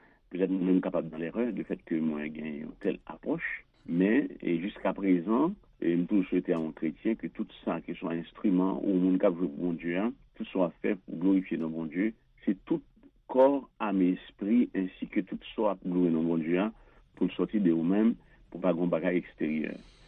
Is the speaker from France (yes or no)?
no; Haiti; C'est pas que c'est tant moi-même personnellement en tant qu'haïtien.